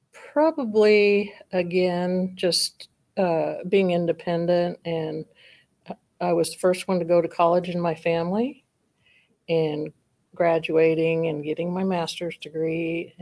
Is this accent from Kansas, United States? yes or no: yes; Wichita, Kansas, United States; I grew up in Wichita, and that was a nice place to be raised and go to school.